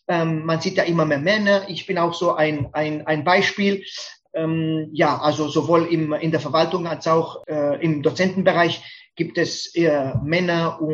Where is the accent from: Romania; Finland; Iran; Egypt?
Romania; German is a second language; now in Germany; Ich komme ursprünglich aus Rumänien und seit 20 Jahren lebe ich in Deutschland.